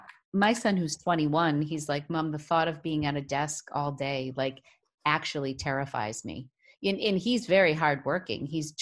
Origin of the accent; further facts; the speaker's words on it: Boston, Massachusetts, United States; or I should say smart, because I'm from Boston.